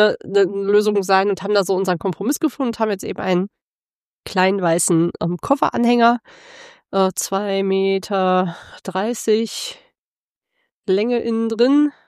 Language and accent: German; Düsseldorf, North Rhine-Westphalia, Germany; Wir kommen aus dem Großraum von Düsseldorf, aus dem Rheinland